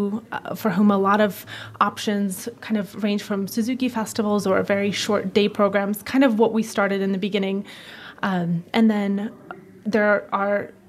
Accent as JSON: {"language": "English", "region": "Connecticut", "country": "United States", "tie": "born or raised there", "also_born_or_lived": "Russia", "said": "Originally from Russia, but I grew up in Connecticut."}